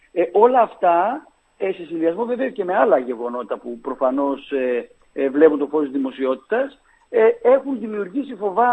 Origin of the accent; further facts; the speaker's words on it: Pyrgetos, Thessaly, Greece; την αγάπη μου για την πατρίδα μου και τη Λάρισα και το χωριό μου, τον Πυργετό.